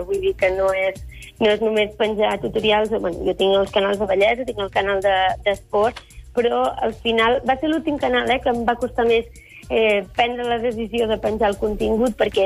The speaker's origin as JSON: {"language": "Catalan", "town": "Girona", "region": "Catalonia", "country": "Spain", "tie": "born or raised there", "said": "Sí, i soc de Girona, i molta gent diu, però ets de Girona, has viscut tota la vida, si ets de Girona, he viscut tota la vida."}